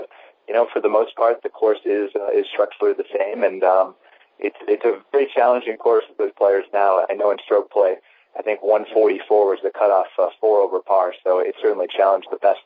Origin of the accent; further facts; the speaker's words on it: Massachusetts, United States; for myself, I grew up in Massachusetts